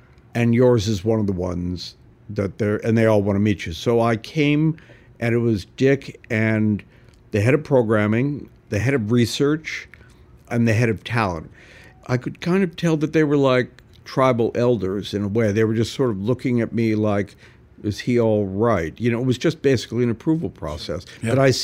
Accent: Canada; The nice part about being Canadian is you don't have to make that decision.

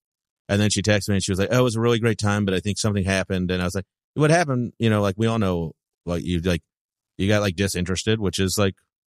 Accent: the South, United States; Like, I'm from the South.

